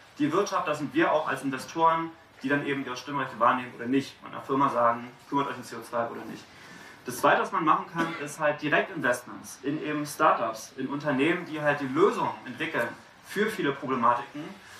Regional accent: Berlin, Germany; Ich komme aus Berlin

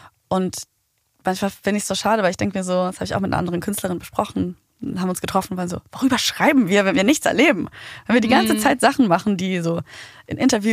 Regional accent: Sicily, Italy; Um die Frage zu beantworten, ich bin auf Sizilien aufgewachsen

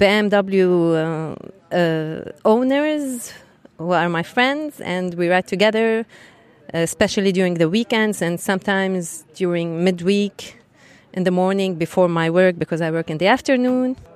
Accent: Beirut, Beirut Governorate, Lebanon; I'm from Lebanon, Beirut.

